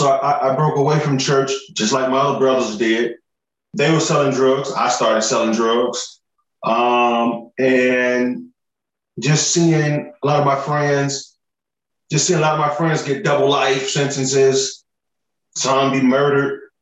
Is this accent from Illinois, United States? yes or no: yes; Chicago, Illinois, United States; been in Chicago basically all my life, you know, born and raised in Chicago.